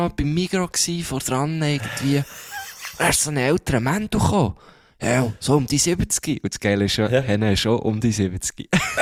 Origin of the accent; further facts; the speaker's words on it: Bern, Switzerland; wo kommst du denn her? Und dann so, ja, von Bern